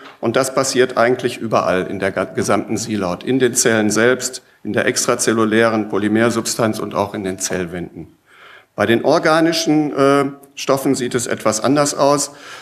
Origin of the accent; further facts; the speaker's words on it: Bielefeld, North Rhine-Westphalia, Germany; ein paar Worte über meine Heimatstadt Bielefeld, ganz in der Nähe von der Stelle